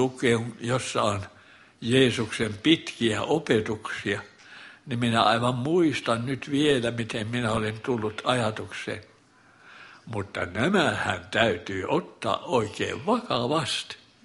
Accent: Joensuu, North Karelia, Finland; Olen syntynyt Pohjois-Karjalassa Joensuun kaupungissa perheeseen, jossa jo ennestään oli 8 lasta.

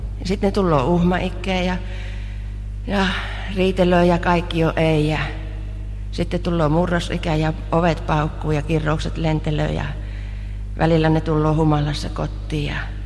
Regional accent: Savonia, Finland; Ja minä savolaisena jatkoin partun tien vielä kirkkaasti siinä.

